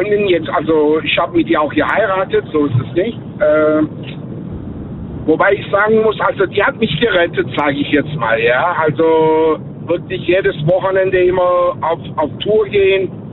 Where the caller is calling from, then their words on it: Göppingen, Baden-Württemberg, Germany; Ja, ich bin aus Göppingen.